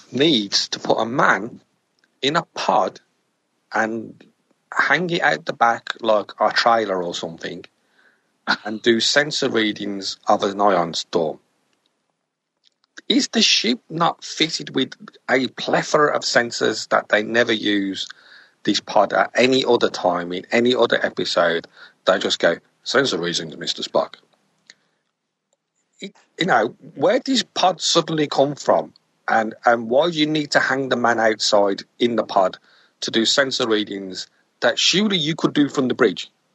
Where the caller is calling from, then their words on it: England, United Kingdom; accent: English; from England in my eloquent English accent, which isn't eloquent at all.